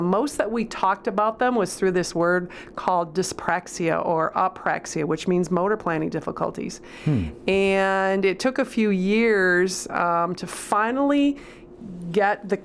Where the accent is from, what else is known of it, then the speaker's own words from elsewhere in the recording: Saginaw, Michigan, United States; I grew up in Saginaw, which is on the east side of the state.